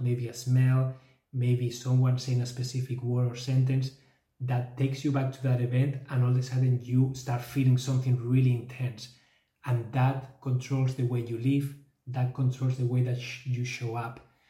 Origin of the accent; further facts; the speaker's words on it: Spain; also born or lived in Canada; yes, I am from Spain. I normally live in Canada for the last 10 years, but I am now in Spain. I'm doing a sabbatical year here in Barcelona